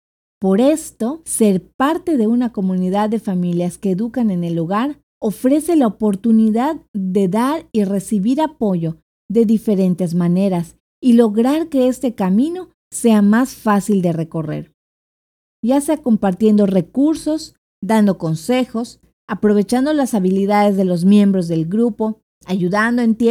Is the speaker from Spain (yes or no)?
no; Mexico; Debido a que nosotros somos mexicanos, esperábamos alcanzar a las familias de nuestro país